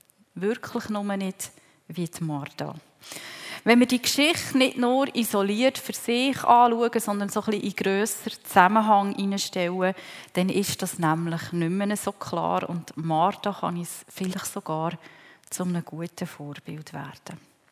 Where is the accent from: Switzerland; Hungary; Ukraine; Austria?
Switzerland; Ich denke, generell als Schweizer sind wir ein bisschen geprägt, sodass man tatkräftig ist, dass man anpackt. Ich bin als Älteste von vier Geschwistern aufgewachsen